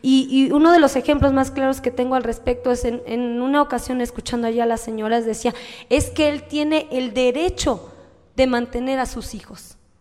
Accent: Mexico City, Mexico; encuentro afinidades con un pueblo que no es el mío, que además vengo de una ciudad como lo es el Distrito Federal

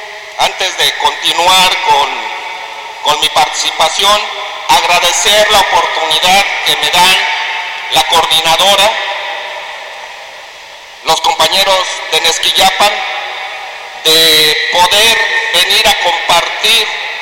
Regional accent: Temascalapa, State of Mexico, Mexico; Vengo del municipio de Temascalapa, Estado de México. Este municipio se encuentra también en esta región oriente de nuestro estado.

